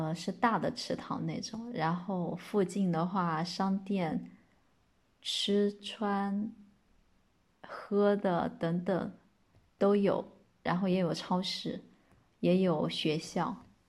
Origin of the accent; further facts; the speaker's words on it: Hangzhou, Zhejiang, China; 我家是杭州的，但我没有住在杭州市里，我住在离杭州大概有100多公里吧，坐高铁要30分钟。然后我住的地方环境还挺好的，因为我家后面是有好几个池塘。